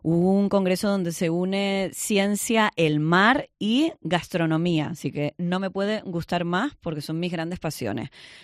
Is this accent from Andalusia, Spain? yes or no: no; Los Cristianos, Canary Islands, Spain; La semana que viene va a contar con una jornada popular que comienza encima en mi pueblo de los cristianos. Más contenta no puedo estar.